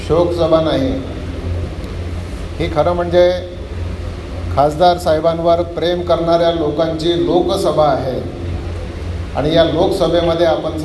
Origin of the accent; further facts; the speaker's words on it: Amravati, Maharashtra, India; मी अमरावती जिल्ह्याचा आहे, शेतकऱ्याचा मुलगा मी आहे, शेतात स्वतः मी काम केलेलं आहे